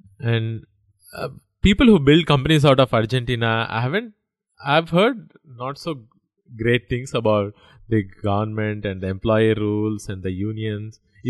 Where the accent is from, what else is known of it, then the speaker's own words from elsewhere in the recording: India; I'm from India originally